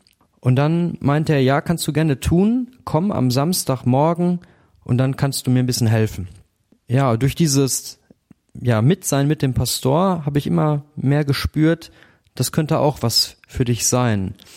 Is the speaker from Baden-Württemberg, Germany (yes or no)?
no; Neheim, North Rhine-Westphalia, Germany; also born or lived in Wickede-Wimbern; bin 37 Jahre alt und komme gebürtig aus Wickede-Wimbern. Das ist oben an der Grenze zum Hochsauerland und ich bin aufgewachsen in Neheim.